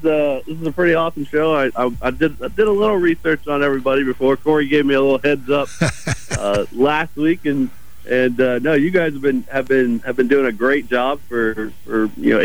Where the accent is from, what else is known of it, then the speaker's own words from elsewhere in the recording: Pensacola, Florida, United States; and I grew up in Pensacola, so I know it's such a entrenched thing in our lives.